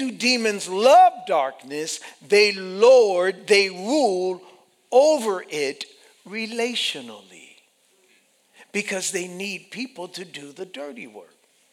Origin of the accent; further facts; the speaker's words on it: Orangeburg, South Carolina, United States; I was born and raised in Orangeburg.